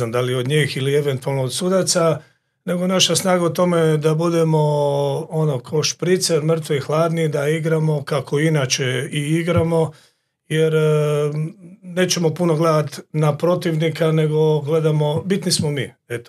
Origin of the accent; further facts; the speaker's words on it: Umag, Istria County, Croatia; ja sam iz Umaga, a Umagu je sport broj jedan uvijek bio rukomet.